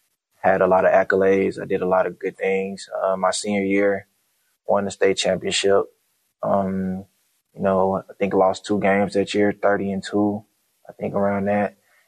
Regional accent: Memphis, Tennessee, United States; also born or lived in Nigeria; Growing up, I'm from Memphis. I was raised in Memphis, but I was born in Nigeria. Came to Memphis when I was about 3 months old, around that age.

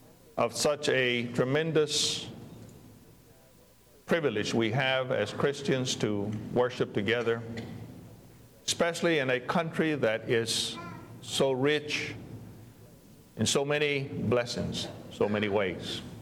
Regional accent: Sinton, Texas, United States; When I was growing up in South Texas, just outside of Corpus, in a little town by the name of Senton, mesquite trees are plentiful.

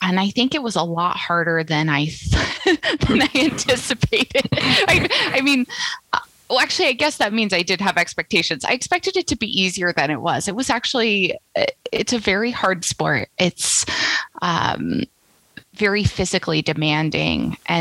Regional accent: Oroville, California, United States; So I grew up in Oroville, California, which very few people listening to this are going to know where that is, but it's about an hour north of Sacramento.

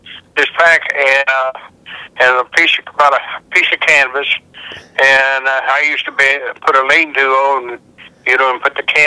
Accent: Crooksville, Ohio, United States; also born or lived in Roseville; and I grew up in around Crooksville and Roseville, where I live now.

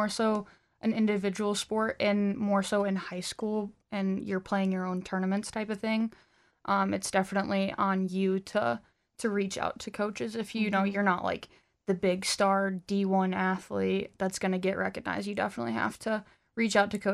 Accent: Kansas, United States; But I still wanted to go out of state for school, as I'm from Kansas.

